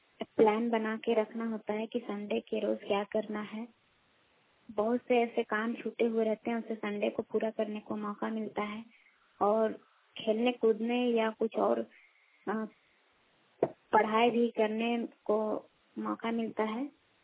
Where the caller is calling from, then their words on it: Jharkhand, India; मेरे गाँव पंचायत रुमंडी प्रखंड जिला रांची झारखंड से बोल रही हूँ।